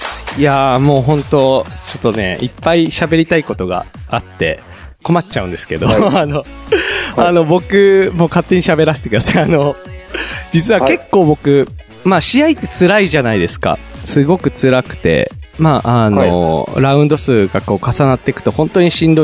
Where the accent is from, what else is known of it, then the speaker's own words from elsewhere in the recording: Gifu, Japan; いやでも僕も岐阜県出身なので、まあ、近いんですけど